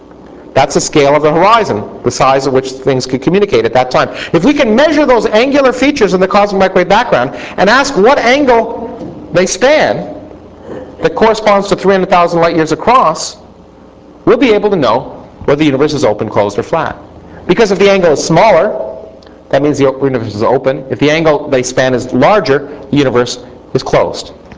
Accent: Canada; I say that because I grew up in Canada, and all my textbooks were American.

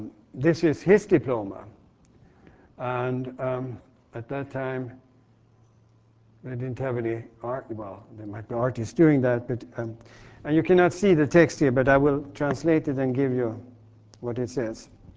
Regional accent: Gothenburg, Västra Götaland, Sweden; he was doing that in my hometown of Gothenburg.

